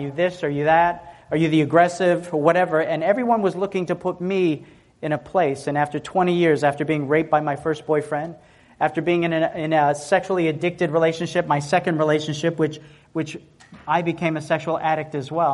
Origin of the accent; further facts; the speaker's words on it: Tennessee, United States; Listen, I'm a country boy, I'm from Tennessee.